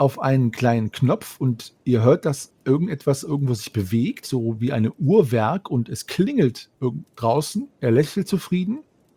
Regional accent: Canada; Weil ich bin Kanadier

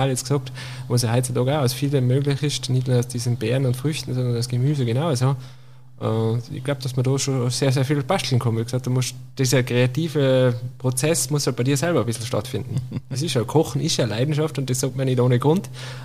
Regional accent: Austria; so wie bei uns in Österreich, Klassiker

